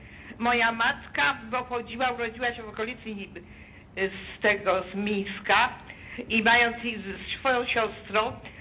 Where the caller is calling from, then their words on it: Germany; Z Niemiec dzwonię.